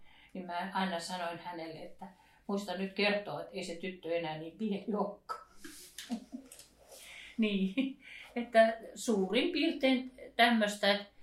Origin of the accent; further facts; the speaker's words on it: Karelia, Finland; ne oli hämäläisiä, mä olen karjalainen, niin kuin varmaan siitä syntymäpaikastakin tiedän.